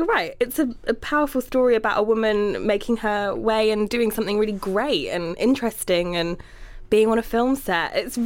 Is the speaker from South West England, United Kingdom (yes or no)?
yes; South West England, United Kingdom; I know, I'm Cornish.